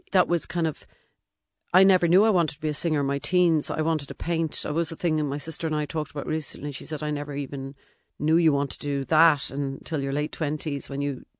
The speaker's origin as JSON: {"language": "English", "town": "Cork", "region": "Munster", "country": "Ireland", "said": "or I'm from Cork, so I chat too much, or whatever."}